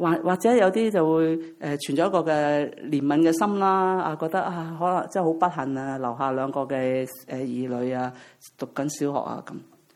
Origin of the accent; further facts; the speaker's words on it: China; 我哋中國人咧有時好惡毒噶嚇